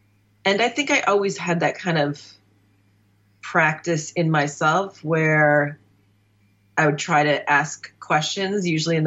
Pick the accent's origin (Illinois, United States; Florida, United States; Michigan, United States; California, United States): Illinois, United States; I grew up in Northern Illinois. It was very rural at the time.